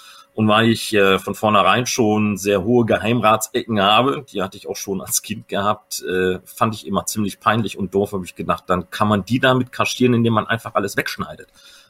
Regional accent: North Rhine-Westphalia, Germany; Ich bin auch Westfale. Weil uns trennt ja so eine Linie, Rheinland und Westfalen.

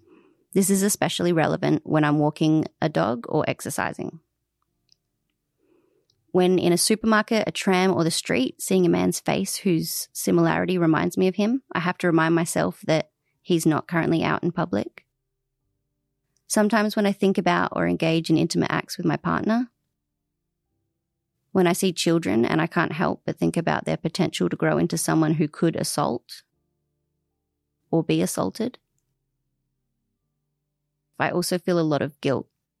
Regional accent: Adelaide, South Australia, Australia; moved away as an adult; also born or lived in Alice Springs; now in Melbourne, Australia; I grew up in Adelaide first and then Alice Springs.

